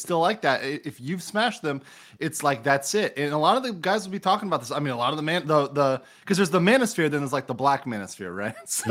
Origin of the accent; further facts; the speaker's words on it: Miami, Florida, United States; I grew up in Miami, so I saw people that were whiter than I am, and they're Latino, right?